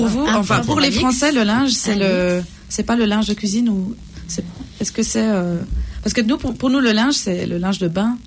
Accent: Neuchâtel, Switzerland; je suis de Neuchâtel, ma Eva est du Jura et c'est différent.

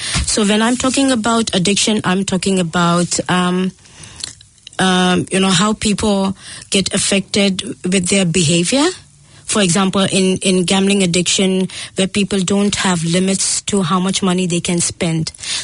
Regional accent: Mumbai, Maharashtra, India; moved away; I'm born and brought up in Mumbai

